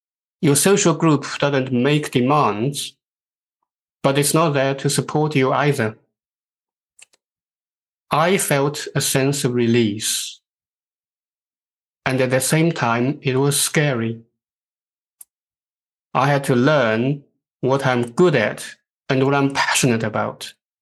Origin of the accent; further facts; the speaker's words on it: China; Growing up in China, my goals and targets were set for me.